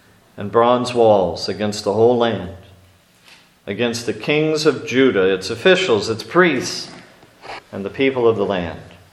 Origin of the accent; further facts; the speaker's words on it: Erie, Pennsylvania, United States; Well, I'm from Erie in the state of Pennsylvania.